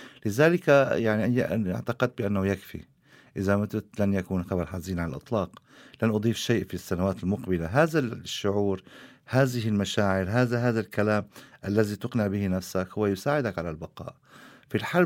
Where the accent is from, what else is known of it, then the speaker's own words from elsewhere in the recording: Afrin, Aleppo Governorate, Syria; محاولة أهلي لنقل جسماني إلى قريتي في شمال سوريا في عفرين